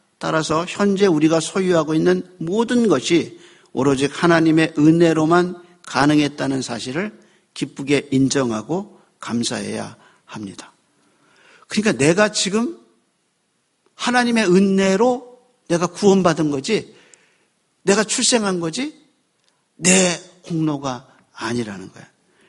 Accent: South Korea; 그냥 내가 선택한 거 아닌데 한국인으로 태어났고 눈동자 검고 머리 검어요. 그냥 한국인으로 태어났어요.

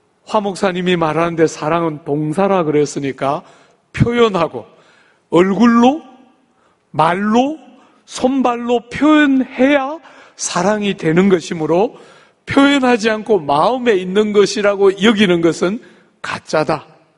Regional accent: Gyeongsang, South Korea; 여러분, 저는 경상도 남자지만

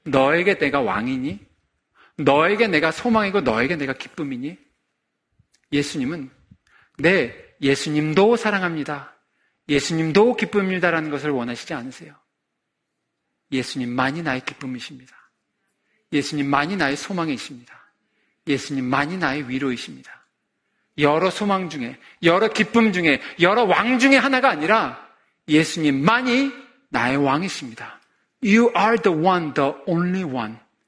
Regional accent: Argentina; moved away; 제가 아르헨티나에서 자랐습니다. 그러니까 한 곳에 태어나서 8살 때 아르헨티나를 갔죠. 제가 갔던 연도가 86년도였습니다.

